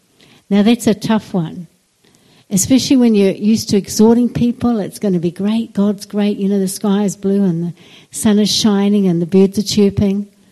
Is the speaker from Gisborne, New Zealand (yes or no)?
no; Whakatane, Bay of Plenty, New Zealand; moved away as an adult; also born or lived in Scotland; I was brought up in Whakatane up until the age of 21. I've got a Scottish dad, and I've got an Australian mother. So at 21 years old, I immigrated to Scotland.